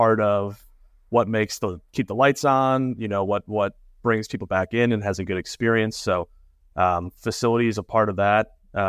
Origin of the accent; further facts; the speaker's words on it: Milwaukee, Wisconsin, United States; I'm also from Milwaukee, similar background, restaurant, family has a bar.